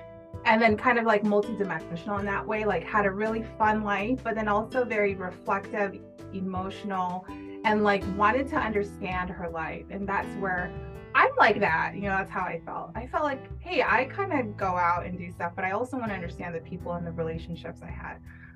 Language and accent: English; Hawaii, United States; born there; now in Las Vegas, United States; I am from Las Vegas. I've been here for about 20 something years now and originally born in Hawaii.